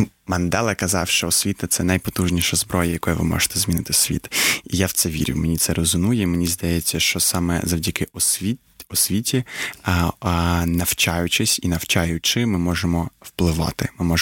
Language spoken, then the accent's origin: Ukrainian; Crimea, Ukraine; Так, народився в Криму. Ага. Один з сім'ї, батьки і брат старший народилися в Узбекистані, і я народився в Криму вже.